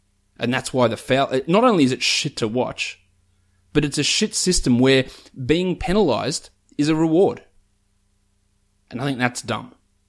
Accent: Melbourne, Victoria, Australia; growing up in Melbourne, I grew up in an Australian rules environment, in a footy environment

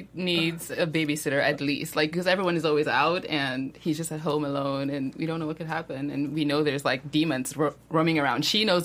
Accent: Cameroon; moved away; I grew up in Cameroon and, you know, there's nature everywhere.

